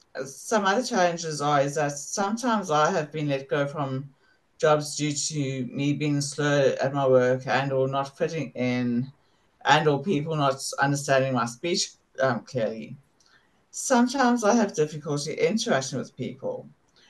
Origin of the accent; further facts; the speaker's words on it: South Africa; now in Perth, Australia; I'm a South African Australian. So I immigrated to Perth in 1997 with my parents and my sisters.